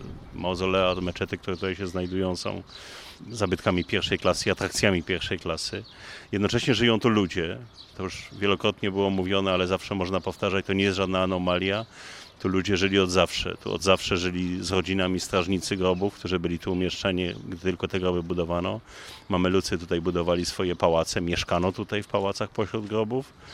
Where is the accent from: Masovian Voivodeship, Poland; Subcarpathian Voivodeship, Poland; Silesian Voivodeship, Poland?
Silesian Voivodeship, Poland; Katowice; ja jestem z Katowic, on jest też ze Śląska i ja w pewien sposób ostatnie kilkanaście lat dorosłem w Katowicach